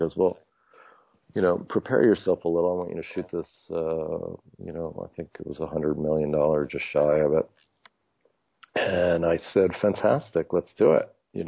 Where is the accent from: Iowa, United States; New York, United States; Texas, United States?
New York, United States; New York City; I was raised in New York, went to college in New York, and lived in New York City for many years